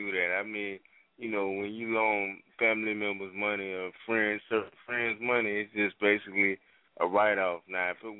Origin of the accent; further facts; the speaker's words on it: Florida, United States; I'm from Florida.